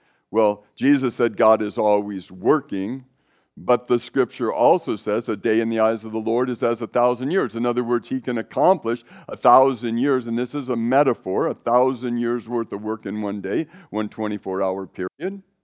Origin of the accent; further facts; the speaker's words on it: California, United States; because I came from Northern California